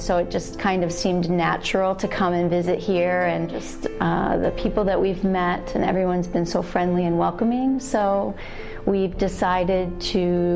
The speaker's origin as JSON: {"language": "English", "town": "Clarence Center", "region": "New York", "country": "United States", "tie": "born or raised there", "said": "I grew up in Clarence Center, New York, and had that experience as a PK, missionaries in our home, people staying overnight"}